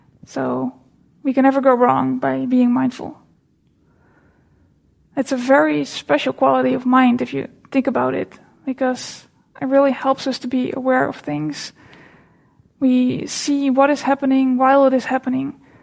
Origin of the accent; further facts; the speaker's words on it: Netherlands; English is a second language; now in United States; I am from the Netherlands, and I live in the U.S. That's where the accent and the weird name is from.